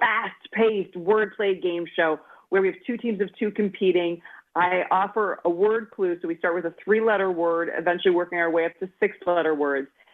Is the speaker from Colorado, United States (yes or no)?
no; Hopkins, Minnesota, United States; I'm a Minnesotan through and through. Hopkins High, Royals go.